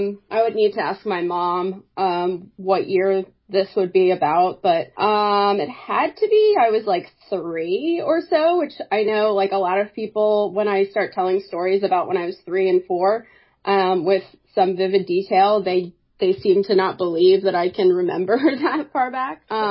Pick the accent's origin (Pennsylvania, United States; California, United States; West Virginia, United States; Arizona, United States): West Virginia, United States; Bluefield; born there; I was born in Bluefield, West Virginia. And we lived with my great-grandfather.